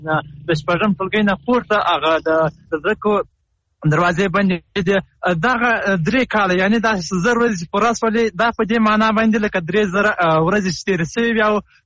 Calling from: Helmand, Afghanistan; د هلمند ولایت نه.

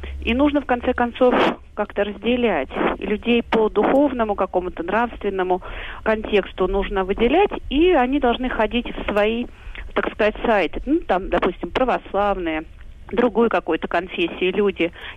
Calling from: Moscow, Russia; я звоню из Москвы.

